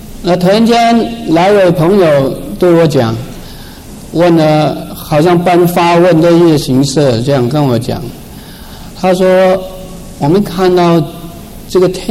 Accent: Hong Kong; first language Cantonese; Chinese is a second language; also born or lived in Guangzhou, China; 可能各位都听得出来我国语时代有一点腔调，因为我在广州出生的，我也是中国人啊，但是在香港长大，所以广东话是我第一个语言。感谢主安排了一位就是台湾的太太，所以我国语还会讲一点点。

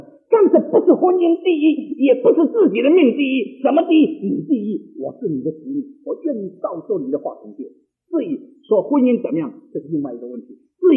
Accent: Singapore; 我是新加坡人，我到新加坡，因为我父母在新加坡

